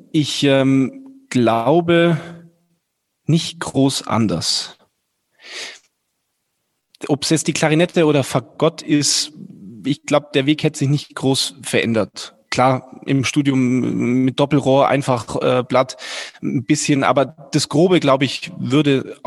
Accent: Germaringen, Bavaria, Germany; born there; hat da in meinem Geburtsort in Germaringen die Blaskapelle geleitet

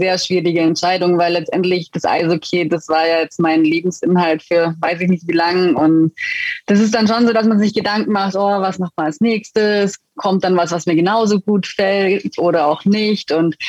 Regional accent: Füssen, Bavaria, Germany; ich komme ursprünglich aus Füssen

